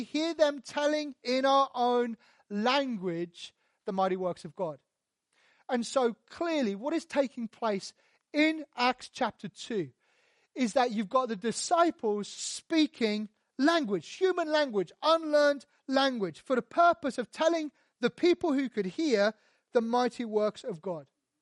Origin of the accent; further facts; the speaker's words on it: Portsmouth, South East England, United Kingdom; I can say that because I'm from Portsmouth, right?